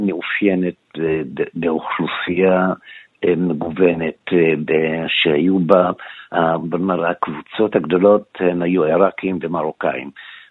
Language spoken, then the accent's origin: Hebrew; Jerusalem, Jerusalem District, Israel; אנחנו גדלנו באותו רחוב בשכונת מופררה. אנחנו כמעט בני אותו גיל